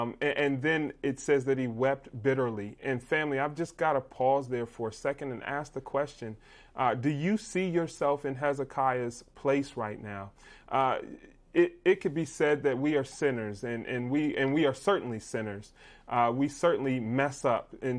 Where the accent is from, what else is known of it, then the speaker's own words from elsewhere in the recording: Columbus, Ohio, United States; I am live from Columbus, Ohio right now in my mom's home. This is the home that I grew up in.